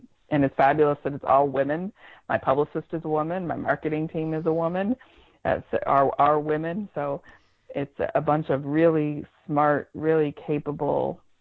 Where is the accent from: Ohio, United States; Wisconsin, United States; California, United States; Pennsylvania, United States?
California, United States; moved away as an adult; Well, I'm from California, and I have been but living here all of my adult life.